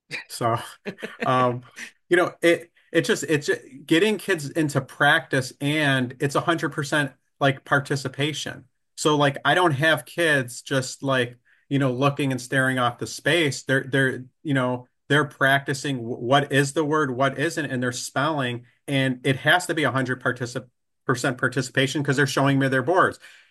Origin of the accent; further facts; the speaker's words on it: Buffalo, New York, United States; So I'm from Buffalo. They call us like the most passionate football fans out there.